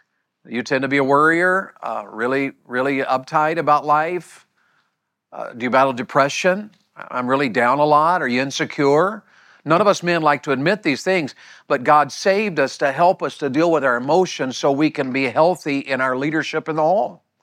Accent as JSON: {"language": "English", "region": "Tennessee", "country": "United States", "tie": "born or raised there", "said": "I grew up in Tennessee, so I'm a Tennessee Volunteer fan."}